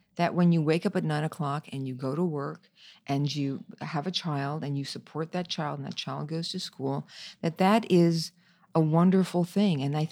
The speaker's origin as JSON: {"language": "English", "region": "New York", "country": "United States", "said": "I mean, New York, I love New York. I'm a New Yorker, so I love New York."}